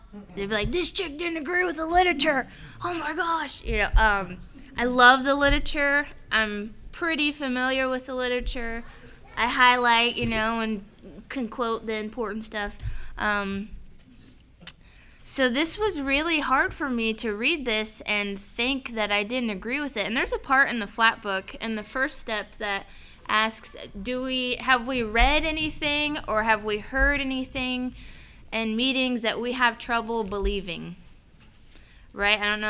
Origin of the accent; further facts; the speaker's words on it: Katy, Texas, United States; I am from Katy, and my home group is Surrender to Win in Katy, Texas. I got clean when I was 17 years old. Today I have 13 years clean. I'm 30